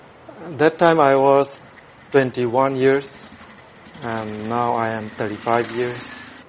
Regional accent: Myanmar; English is a second language; moved away as an adult; now in Washington DC, United States; I am from Burma, Rohingya. I left country years 2001. That time I was 21 years

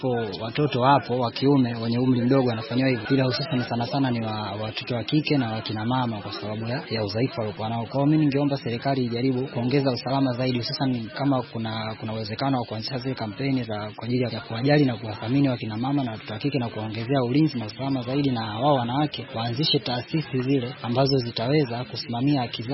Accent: Morogoro, Tanzania; natokea Morogoro.

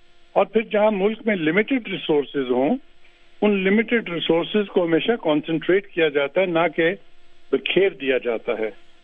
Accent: Balochistan, Pakistan; میں بلوچستان سے ہوں اور میں پڑھے لکھے لوگوں میں شمار ہوتا ہوں

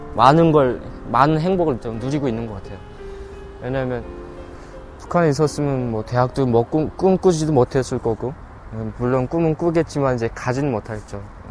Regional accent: North Korea; now in South Korea; 나는 항상 이제 북한에서 왔는데

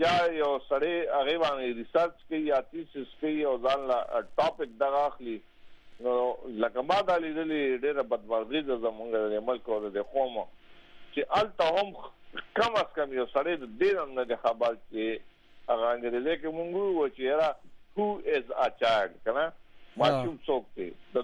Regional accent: Mardan, Khyber Pakhtunkhwa, Pakistan; now in Hyderabad, Pakistan; زه د مردان نه راغلی یم او په حیدآباد کې اوسېږم،

